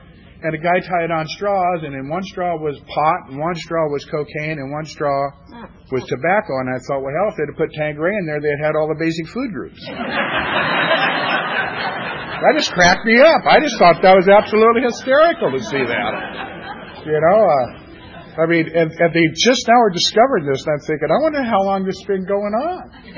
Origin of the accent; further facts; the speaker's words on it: California, United States; Of course, I come from Southern California. That's kind of, you know, that's where the granola AA is